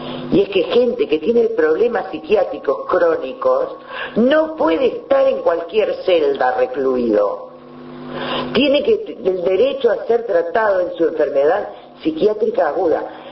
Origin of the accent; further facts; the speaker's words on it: Uruguay; como uruguayos y uruguayas